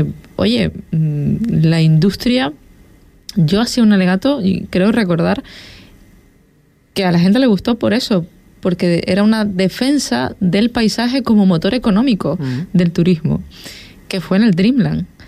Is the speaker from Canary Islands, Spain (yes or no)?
yes; El Cotillo, Canary Islands, Spain; Yo tengo casa en el Cotillo. Mis recuerdos de niño están en el Cotillo